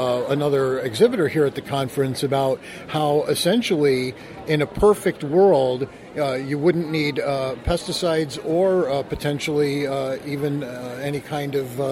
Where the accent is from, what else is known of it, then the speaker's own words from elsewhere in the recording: Waterbury, Connecticut, United States; Well, I remember growing up in Waterbury as a child in the fall.